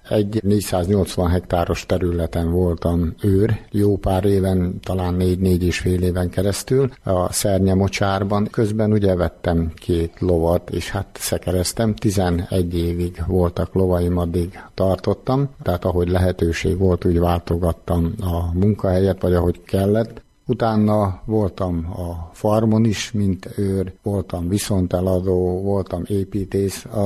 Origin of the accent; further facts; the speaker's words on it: Fornos, Zakarpattia Oblast, Ukraine; moved away as an adult; now in Debrecen, Hungary; A gyerekkorom az Fornoson, sőt az egész fiatalságom az Fornoson éltem le, majd a házasságok kötésünk után 4 évvel kerültünk Debrecenbe.